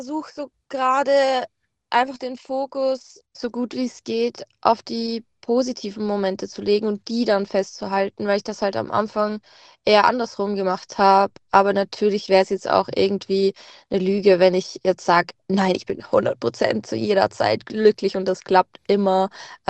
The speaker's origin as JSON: {"language": "German", "region": "Lower Austria", "country": "Austria", "said": "ich komme ja nicht direkt aus Wien. Ich sage immer, manchmal sage ich komme aus Wien, weil ich komme wirklich so an der Grenze zu Wien."}